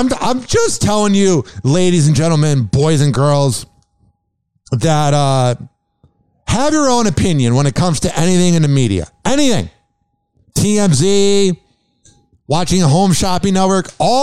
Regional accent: Chicago, Illinois, United States; And I know people sometimes don't get me because I'm from Chicago

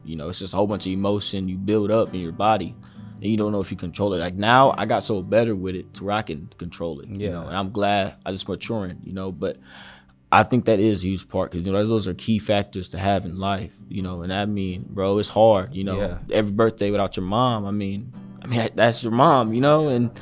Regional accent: Jacksonville, Florida, United States; also born or lived in Houston; No, I'm not. I'm originally from Houston. I moved to Jacksonville in second grade, but, you know.

